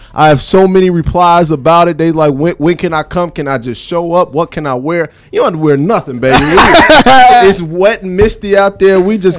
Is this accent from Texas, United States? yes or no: no; Ohio, United States; Hey, you know I'm from Ohio. We almost to that East Coast, though.